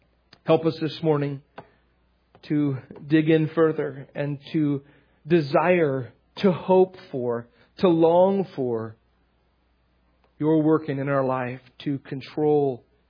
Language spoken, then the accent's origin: English; Astoria, Oregon, United States; I grew up in Astoria, Oregon. And until I was 11 years old, my bedroom overlooked the Columbia River.